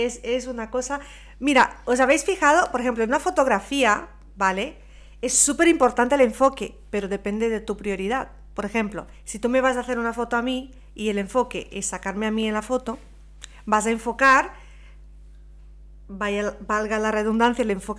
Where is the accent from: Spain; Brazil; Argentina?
Brazil; Yo soy de Brasil.